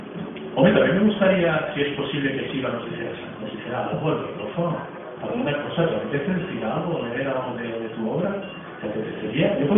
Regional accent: Getafe, Community of Madrid, Spain; soy de aquí de Getafe, soy músico realmente y actor

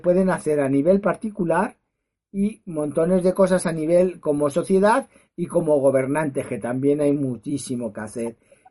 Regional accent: Aranjuez, Community of Madrid, Spain; Yo soy de Aranjuez. Muchos de mis poemas van dedicados al río Tajo

